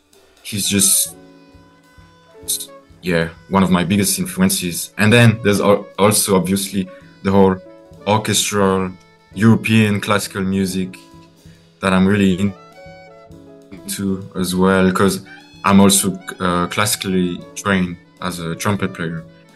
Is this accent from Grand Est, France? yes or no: yes; Grand Est, France; So I grew up in France nearby a city called Strasbourg in northeastern France, right next to Germany.